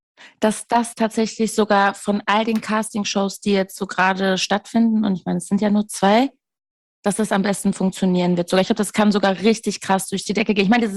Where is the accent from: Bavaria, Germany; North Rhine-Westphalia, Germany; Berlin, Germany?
North Rhine-Westphalia, Germany; Castrop-Rauxel; Ich komme wirklich aus Castrop-Rauxel.